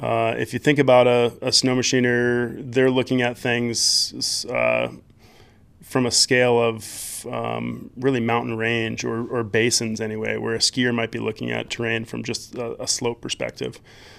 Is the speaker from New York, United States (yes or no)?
no; Anchorage, Alaska, United States; Yeah, I grew up skiing here in Anchorage.